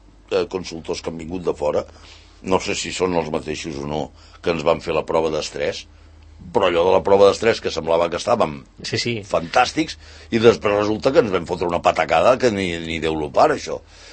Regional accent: Tortosa, Catalonia, Spain; accent: Tortosan; Jo parlo tortosí perquè sóc de Tortosa i tota la vida em pensava que havia parlat català

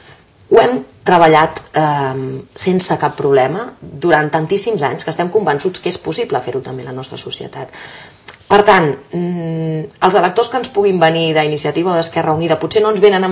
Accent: Catalonia, Spain

